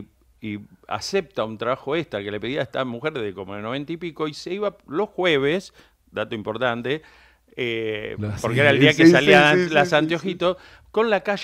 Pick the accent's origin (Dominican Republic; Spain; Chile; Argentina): Argentina; Villa Ballester, Buenos Aires Province; Yo soy oriundo de Villa Ballester.